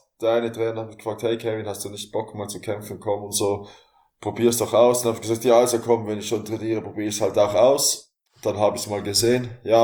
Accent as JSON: {"language": "German", "town": "Basel", "region": "Basel-Stadt", "country": "Switzerland", "said": "bin 32 Jahre alt, ich komme aus Basel, aus der Schweiz."}